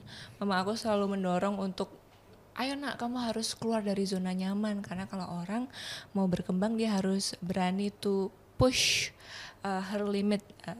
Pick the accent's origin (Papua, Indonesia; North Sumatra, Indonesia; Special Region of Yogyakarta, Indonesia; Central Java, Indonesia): Special Region of Yogyakarta, Indonesia; Yogyakarta; Aku aslinya darahnya Jogja, cuman kemarin waktu ikut Putri Indonesia, karena atribusi aku Apnon, Apnon Jakarta Barat, jadinya represent DKI Jakarta 1.